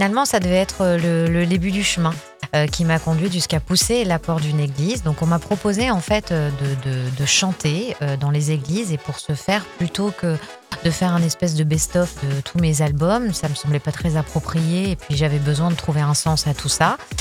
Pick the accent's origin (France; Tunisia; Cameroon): France; en tant que Française et ayant cette chance incroyable de vivre dans un pays qui n'est pas en guerre